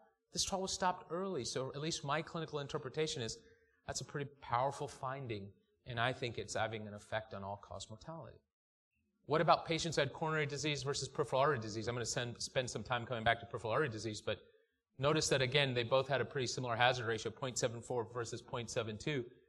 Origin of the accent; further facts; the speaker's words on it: North Carolina, United States; This is something I do because I'm from North Carolina.